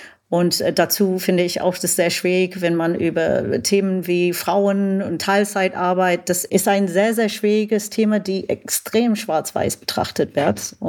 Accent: United Kingdom; German is a second language; Und ich komme aus Großbritannien.

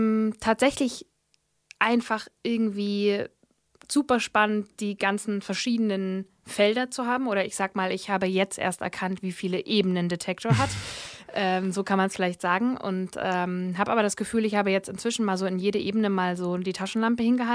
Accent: Wernigerode, Saxony-Anhalt, Germany; Ich komme aus dem Harz, aus Wernigerode.

